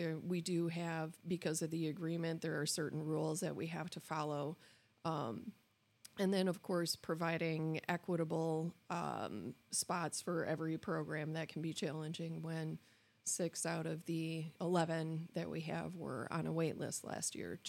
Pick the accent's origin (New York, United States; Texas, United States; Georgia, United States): New York, United States; I'm originally from Western New York.